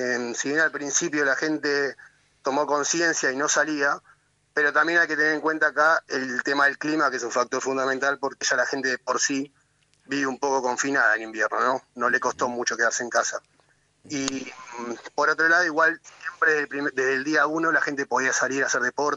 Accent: Buenos Aires, Argentina; moved away as an adult; also born or lived in Spain; now in Bergen, Norway; Tengo 39 años y soy del barrio de Flores

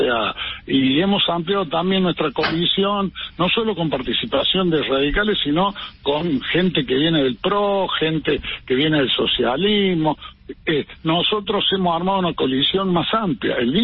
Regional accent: Argentina; Lo que precisamos como argentinos es que haya un país federal en serio.

